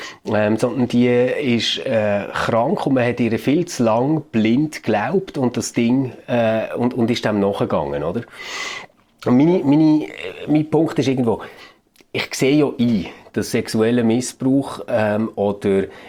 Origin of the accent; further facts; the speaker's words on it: Switzerland; oder bei uns in der Schweiz.